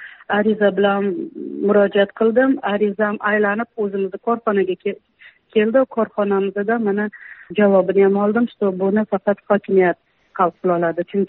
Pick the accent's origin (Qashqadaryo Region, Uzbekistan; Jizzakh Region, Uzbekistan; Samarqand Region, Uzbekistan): Samarqand Region, Uzbekistan; born there; now in Tashkent, Uzbekistan; 1973 yılda tug'ilganman, Samarqand viloyatida, Toshkent shahrida, Bektemir tumani, Suvsoz dahasi 29-chi yotoqxona 11-chi xonada vaqtincha farzandim bilan istiqomat qilaman.